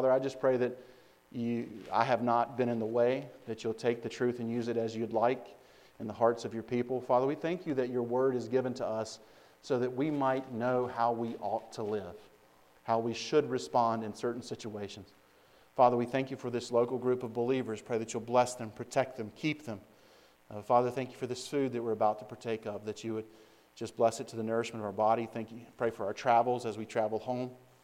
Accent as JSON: {"language": "English", "region": "the South", "country": "United States", "said": "I know that's not proper English, but I'm from the South."}